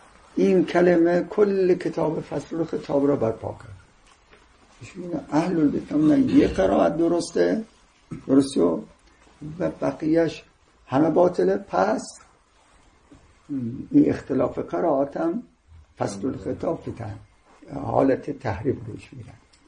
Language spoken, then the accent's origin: Persian; Tehran, Tehran Province, Iran; نه من تهرانی هستم.